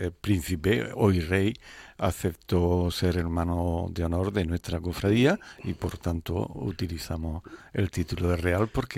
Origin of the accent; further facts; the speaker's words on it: La Unión, Region of Murcia, Spain; Tengo gran pasión por la Unión, soy de la Unión y me encanta la Semana Santa